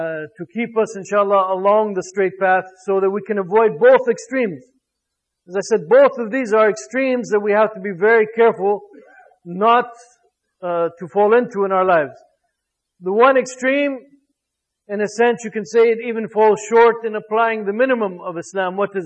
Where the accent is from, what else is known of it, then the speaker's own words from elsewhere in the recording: United States; You know, for me as an American, this is like, it's almost like a vampire